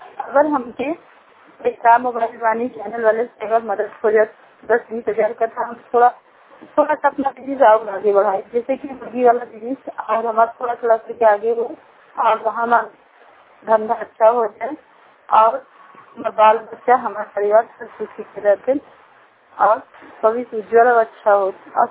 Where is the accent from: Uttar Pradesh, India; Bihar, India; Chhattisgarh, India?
Uttar Pradesh, India; Varanasi; मैं वाराणसी की रहने वाली हूँ।